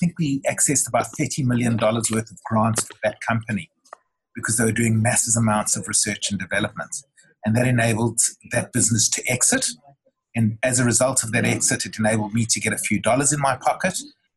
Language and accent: English; South Africa; moved away as an adult; now in Sydney, Australia; I was originally from South Africa, or Southern Africa, and was brought out by Coopers and Lybrand to become an accountant in Sydney